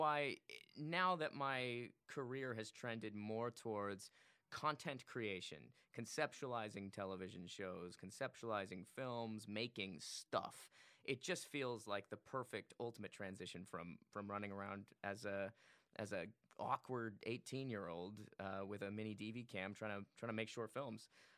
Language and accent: English; Phoenix, Arizona, United States; I'm from Phoenix, Arizona, yeah.